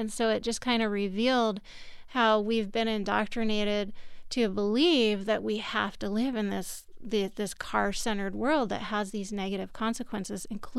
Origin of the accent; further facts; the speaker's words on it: Bisbee, Arizona, United States; born there; ultimately I'm doing this for the residents of Bisbee, and I was born in Bisbee.